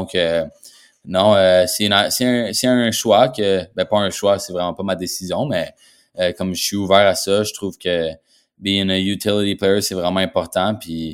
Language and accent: French; Saint-Bruno, Quebec, Canada; now in United States; Mais ouais, je vais être chez moi à Saint-Bruno, puis je pense que mes parents, si ça l'arrive, ils vont être beaucoup émotifs